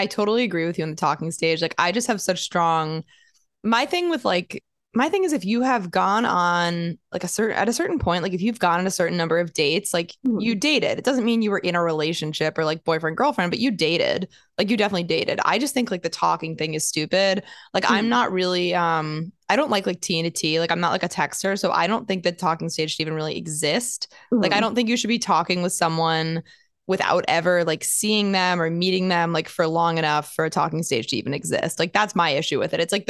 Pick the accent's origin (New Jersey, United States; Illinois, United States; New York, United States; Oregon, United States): New Jersey, United States; also born or lived in Boston; So like I'm from Jersey. I grew up like 20 minutes outside the city, and then I was living in Boston